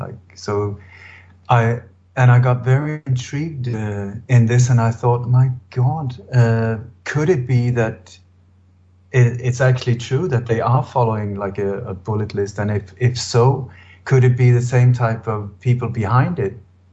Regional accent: Denmark; Like I said, I was born in Denmark, and my dad and my whole family was very much involved in the resistance movement against the German invasion.

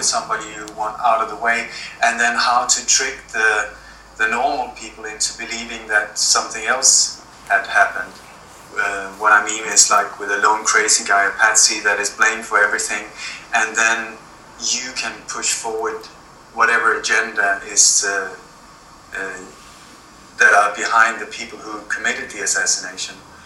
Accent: Denmark; I was born in Denmark and raised in a family that was very much involved in the resistance against the German invasion or occupation.

